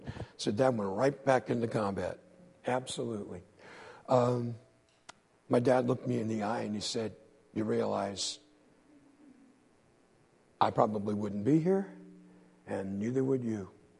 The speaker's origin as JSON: {"language": "English", "town": "Brooklyn", "region": "New York", "country": "United States", "tie": "born or raised there", "said": "And I started growing up in Brooklyn. And I guess I was about 4 or 5."}